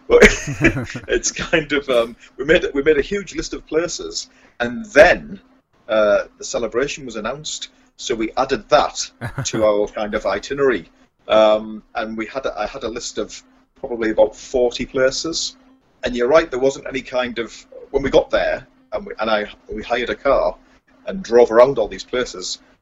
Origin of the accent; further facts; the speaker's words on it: England, United Kingdom; And he said, "Where have you come from?" I said, "England."